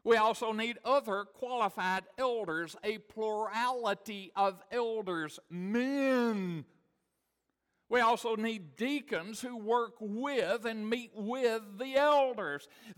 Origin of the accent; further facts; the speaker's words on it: Whitwell, Tennessee, United States; I remember in my hometown when I was a small kid, not so long ago, longer than I would like to think, when the United Methodist Church in Whitwell, Tennessee was just as conservative as any Southern Baptist church there.